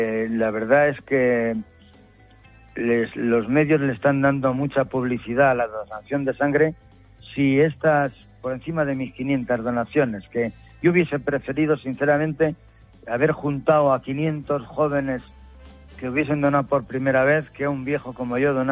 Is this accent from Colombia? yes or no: no; Socuéllamos, Castilla-La Mancha, Spain; born there; now in Burgos, Spain; Hice mi primera donación en el pueblo donde yo nací. Yo llevo 47 años en Burgos, pero nací en un pueblo de Ciudad Real que se llama Socuéllamos.